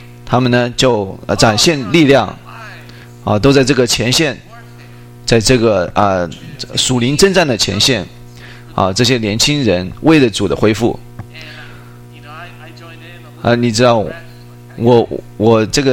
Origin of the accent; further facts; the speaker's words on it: San Diego, California, United States; 我来自圣地亚哥啊，这个穿的短裤，对，膝盖以上的短裤